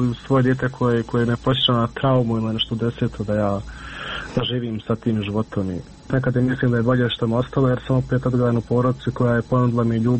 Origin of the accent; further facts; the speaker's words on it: Miljevina, Republika Srpska, Bosnia & Herzegovina; mi smo svi gore iz Miljevine.